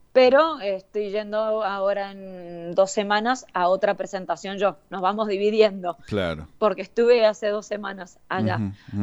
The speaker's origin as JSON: {"language": "Spanish", "town": "La Plata", "region": "Buenos Aires Province", "country": "Argentina", "lives_now": "Mendoza, Argentina", "said": "soy platense también."}